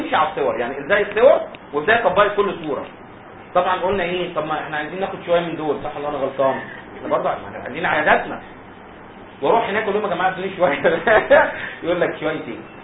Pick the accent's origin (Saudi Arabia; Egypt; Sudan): Egypt; انتوا عارفين الفرنساوي زي الاسباني عندنا في مصر